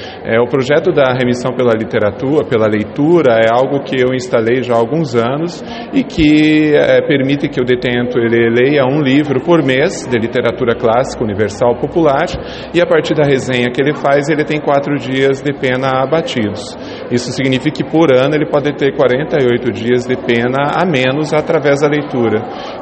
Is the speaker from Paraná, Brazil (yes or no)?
yes; União da Vitória, Paraná, Brazil; vir para a União da Vitória, Porto União da Vitória, porque é a minha terra natal, é onde eu tenho as minhas raízes, né?